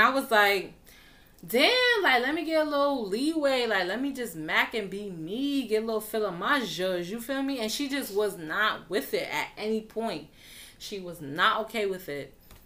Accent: New York, United States; projects, Albany projects. And during that first week of school, I made a best friend. And she was also born and raised in Albany projects.

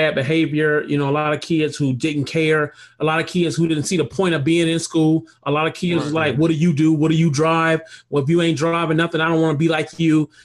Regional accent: Flint, Michigan, United States; also born or lived in Pontiac; I am a native of Michigan, Flint, Michigan, raised, not born. I was born in Pontiac, Michigan

